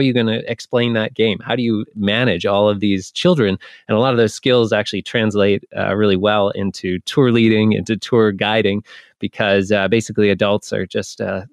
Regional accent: Halifax, Nova Scotia, Canada; I grew up in Halifax, Nova Scotia, up here in Canada, and then went directly into university after I graduated high school.

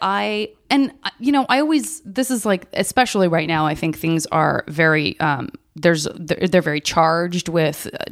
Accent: Arizona, United States; I'm from Arizona. There's a very big cultural mix there, but it's primarily Hispanic and Caucasian

